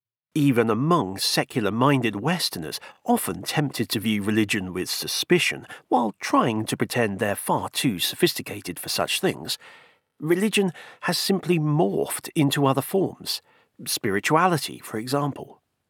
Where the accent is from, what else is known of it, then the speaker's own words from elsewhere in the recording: London, United Kingdom; growing up in South London. I belonged to a Christian family. Every week we attended the local Baptist church